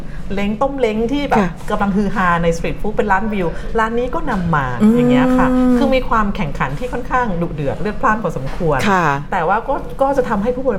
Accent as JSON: {"language": "Thai", "region": "Southern Thailand", "country": "Thailand", "said": "แต่ดิฉันเป็นคนใต้ก็จะเน้นความเป็นใต้หน่อยว่าอาหารจะค่อนข้างสตรอง"}